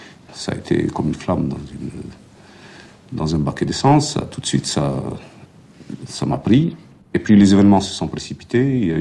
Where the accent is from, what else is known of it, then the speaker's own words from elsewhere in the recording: Constantine, Constantine Province, Algeria; born there; Je suis né à Constantine en 1929. Je ne sais pas quel mois exactement.